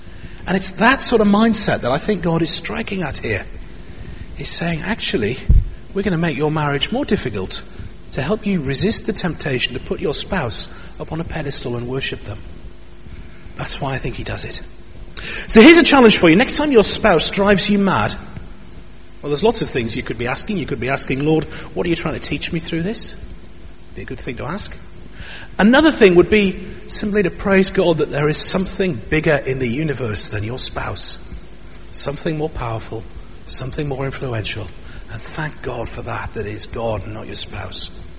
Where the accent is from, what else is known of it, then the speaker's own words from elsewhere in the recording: North East England, United Kingdom; accent: Geordie; He had a stronger Geordie accent than me, and I couldn't understand half of what he said, even though I'm from the Northeast.